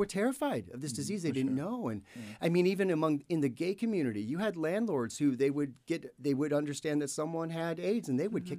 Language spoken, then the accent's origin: English; Spokane, Washington, United States; I grew up here in Spokane